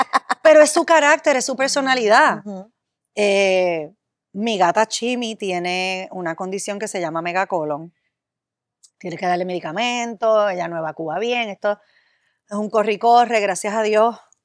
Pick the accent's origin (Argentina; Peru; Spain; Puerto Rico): Puerto Rico; Nosotros nos criamos, especialmente en Puerto Rico, eso se da mucho.